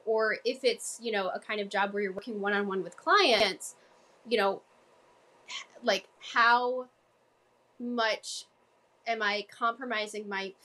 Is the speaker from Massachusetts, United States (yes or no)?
yes; Boston, Massachusetts, United States; accent: Boston; Like, just to be able to show Jackie, like, this is where I grew up, you know? Have my Boston accent come out all over again.